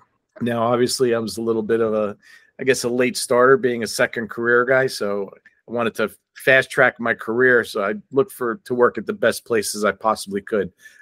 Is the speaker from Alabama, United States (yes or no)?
no; Newark, New Jersey, United States; So yeah, I grew up in Newark, New Jersey.